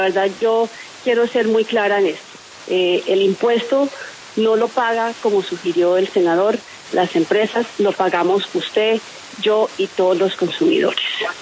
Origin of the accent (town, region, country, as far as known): Colombia